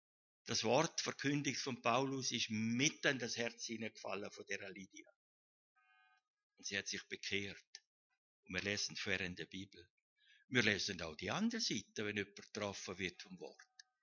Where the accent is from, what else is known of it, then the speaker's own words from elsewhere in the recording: Maienfeld, Graubünden, Switzerland; Wir sind ja in Maienfeld aufgewachsen und Graubünden hat hier noch Autoverbot gehabt.